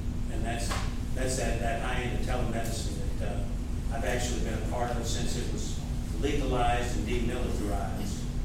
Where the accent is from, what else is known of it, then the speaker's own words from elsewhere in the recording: Beaumont, Texas, United States; I grew up in Beaumont, and I'm in East Texas.